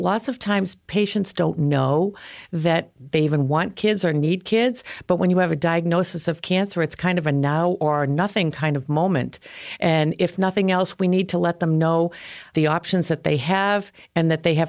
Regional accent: Boston, Massachusetts, United States; from Boston, Mass.

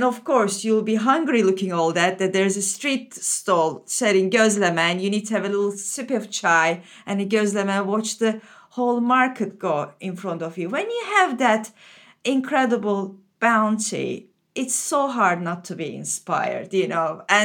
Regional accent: Antakya, Hatay, Turkey; Antakya, my hometown, is ancient Antioch. It's an ancient city.

